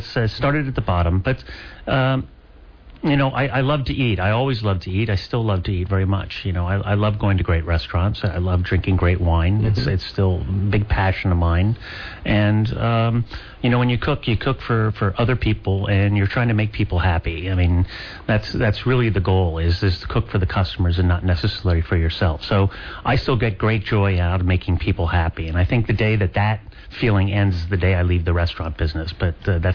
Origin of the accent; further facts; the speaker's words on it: New Orleans, Louisiana, United States; I grew up in New Orleans, and you know, in New Orleans they eat very well, even on a very casual basis.